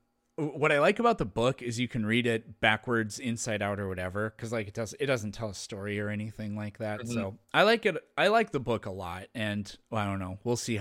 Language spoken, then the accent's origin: English; Midwest, United States; I'm from the Midwest, I have a lot of ways to describe snow.